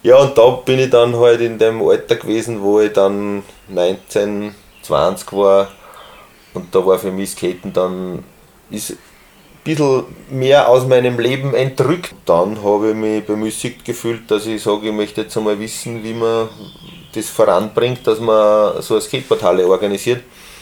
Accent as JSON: {"language": "German", "town": "Kuchl", "region": "Salzburg", "country": "Austria", "tie": "born or raised there", "said": "Ich bin am Land aufgewachsen, in Kuchl, in einer Siedlung außerhalb vom Ort."}